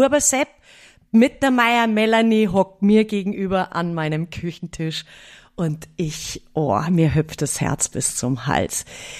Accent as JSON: {"language": "German", "town": "Fürstenfeldbruck", "region": "Bavaria", "country": "Germany", "tie": "born or raised there", "accent": "Bavarian", "said": "Ich komme hier ursprünglich aus Fürstenfeldbruck, das ist im Westen von München, also wir sind so ein bisschen auseinander aufgewachsen, gell? Also man hört auch in dem Dialekt, ich spreche ja nicht ganz so perfekt bayerisch mehr"}